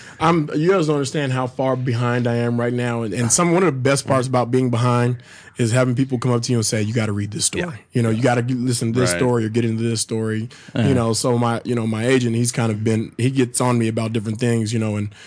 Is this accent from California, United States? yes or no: yes; Sacramento, California, United States; I know the places to go when I'm in my hometown of Sacramento.